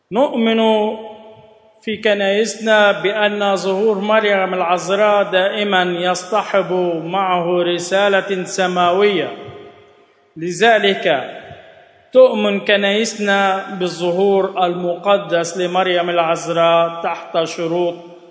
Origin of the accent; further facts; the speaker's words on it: Egypt; ونحن ايضا كمصريين نكن لهذا العيد مكانة كبرى